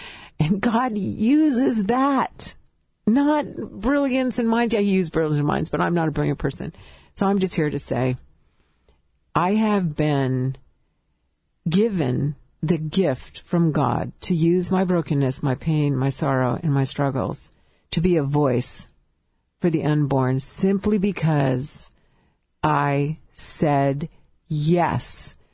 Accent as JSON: {"language": "English", "region": "California", "country": "United States", "lives_now": "Moore, United States", "said": "I'm all the way in Oklahoma, and I'm from California. In Moore, Oklahoma"}